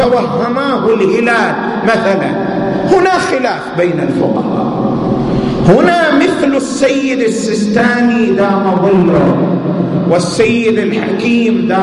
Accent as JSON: {"language": "Arabic", "town": "Qatif", "region": "Eastern Province", "country": "Saudi Arabia", "said": "مثلا يحصل أنه عندنا في القطيف خرج 100 شخص"}